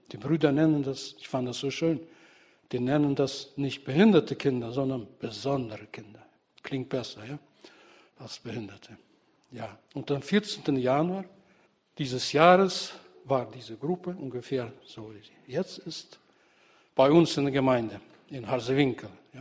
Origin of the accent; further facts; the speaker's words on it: Kyrgyzstan; Wir kommen beide aus Kirgisien, deswegen liegen die Kirgisien uns sehr nah am Herzen.